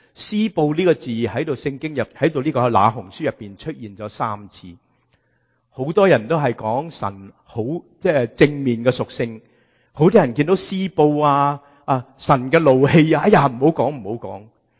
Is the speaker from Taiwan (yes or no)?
no; Guangdong, China; 他的忍耐好像我们广东人煲汤一样